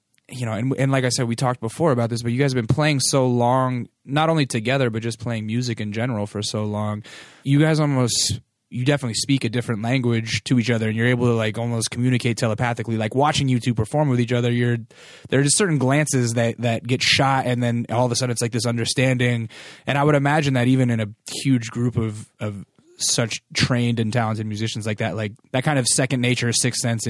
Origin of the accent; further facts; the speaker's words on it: Alaska, United States; I'm from Alaska, and even the gangster imagery made it up there.